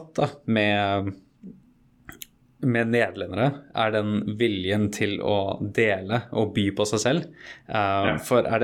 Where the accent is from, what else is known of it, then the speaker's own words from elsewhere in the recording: Oslo, Norway; moved away; Det synes jeg var utrolig gøy som nordmann, det var jo litt av en overgang for min side, fra Oslo til det.